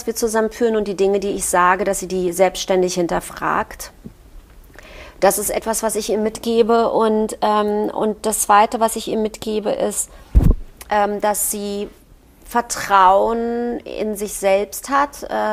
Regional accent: East Germany, Germany; Ich komme aber auch aus dem Osten.

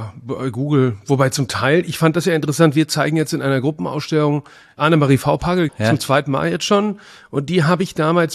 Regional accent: North Rhine-Westphalia, Germany; Ich komme aus dem Rheinland.

